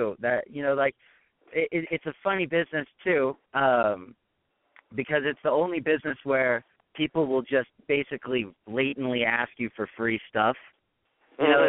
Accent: Thousand Oaks, California, United States; My father is from Italy, born in Italy in Rome, and I'm you know born and raised in Thousand Oaks, so I'm pretty Los Angeles local

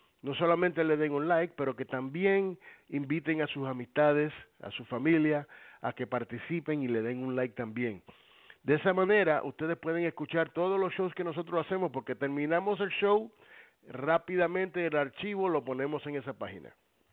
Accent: Puerto Rico; como boricua que somos, pues tenemos que hacerlo, tenemos familia que vive allá y que está sufriendo y que va a sufrir más si la cosa se pone peor en Puerto Rico.

